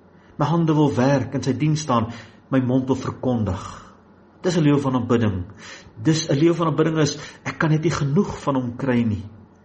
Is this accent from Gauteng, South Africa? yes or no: yes; Blyvooruitsig, Gauteng, South Africa; born there; ek is fisies gebore in Blyvooruitsig in 1961.